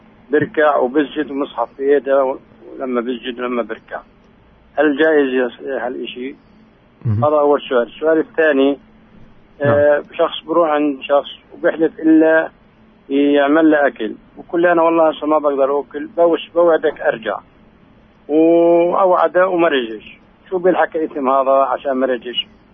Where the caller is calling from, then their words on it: Jerusalem, Palestine; من القدس.